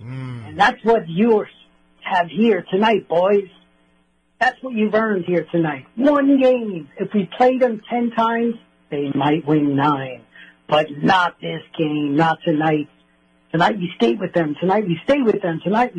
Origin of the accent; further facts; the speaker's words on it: New York City, New York, United States; I grew up right near Yankee Stadium.